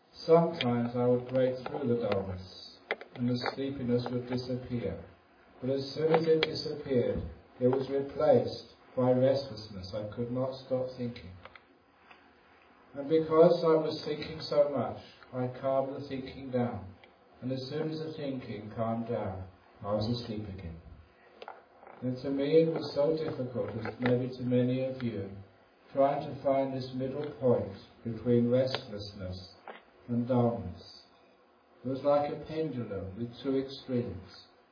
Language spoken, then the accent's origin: English; London, United Kingdom; when I first became a monk in Thailand 36 years ago, I was a monk from London, and then I was suddenly in the jungles of northeast Thailand.